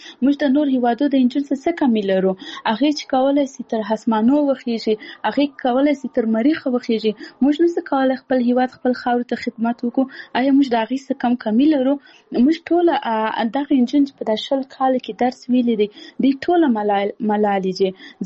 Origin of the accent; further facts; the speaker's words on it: Paktia, Afghanistan; اول زه خپله خپل د پکتیا ولایت یم، زه د یو کلی یم